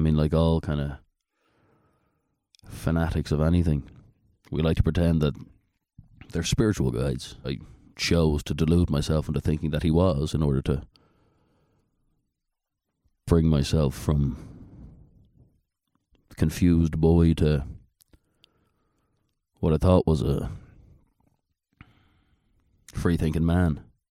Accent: Dublin, Leinster, Ireland; when he mentioned the show on stage to an audience in my hometown of Dublin City

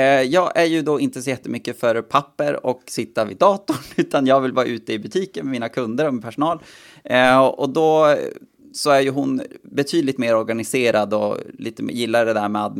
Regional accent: Kalix, Norrbotten County, Sweden; Och så bara, ja men jag är från Kalix, ja det får väl funka då.

